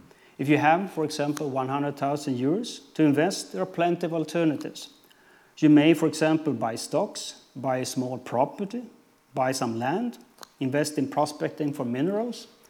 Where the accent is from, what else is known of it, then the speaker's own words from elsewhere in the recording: Sweden; We are uncertain about the government will be formed in my home country, Sweden.